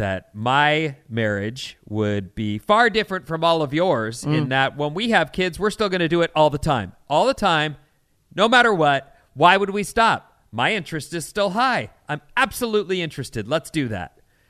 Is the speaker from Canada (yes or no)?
yes; Canada; now in California, United States; as a Canadian living in California